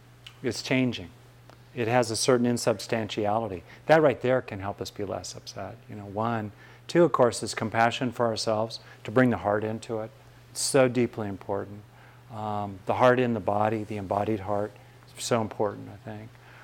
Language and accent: English; West Covina, California, United States; I grew up in West Covina, the armpit of Los Angeles. But anyway, in terms of smog, it was the center of the smog belt when I grew up. But still, basically it was tract homes laid on top of orange groves.